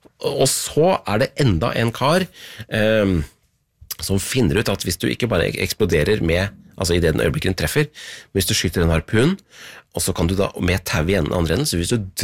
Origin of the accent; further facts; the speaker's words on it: Tønsberg, Vestfold, Norway; har jeg sagt at jeg er fra Tønsberg forresten